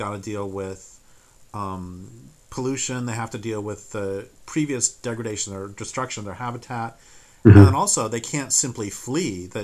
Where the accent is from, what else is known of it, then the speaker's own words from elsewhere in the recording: the West, United States; And I grew up in the West, and like most people who grew up in the rural West